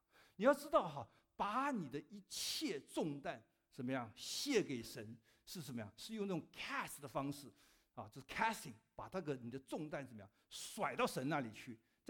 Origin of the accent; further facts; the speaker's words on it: Taiwan; 我记得以前我在从小成长的时候是在那个台湾的高屏溪，我在高屏溪旁边长大的